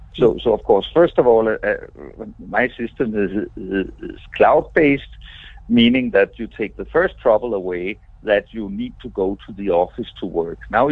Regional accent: Denmark; I'm from Denmark up north. There we have heaters in the house.

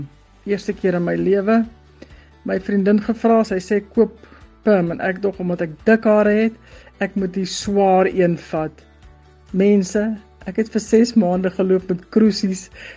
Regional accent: Piet Retief, Mpumalanga, South Africa; ek is van Piet Retief.

